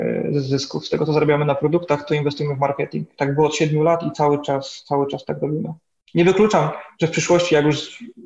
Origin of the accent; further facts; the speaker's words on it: Lesser Poland, Poland; zakładów wszystkich z okolicy Wadowic, tej lokalnych, bo ja się stąd wywodzę, ja też pochodzę z rodziny szewskiej